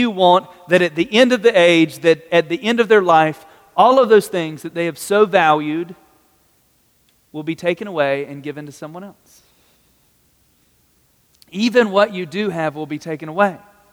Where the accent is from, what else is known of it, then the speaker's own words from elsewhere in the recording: Carthage, North Carolina, United States; I am from Carthage, North Carolina. It is in the country. We did get our second stoplight not too long ago, so we're moving up in the world.